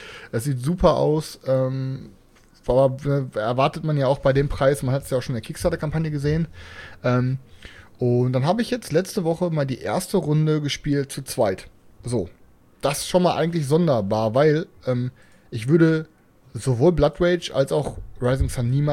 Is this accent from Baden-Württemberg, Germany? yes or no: no; North Rhine-Westphalia, Germany; Ich komme aus dem Pott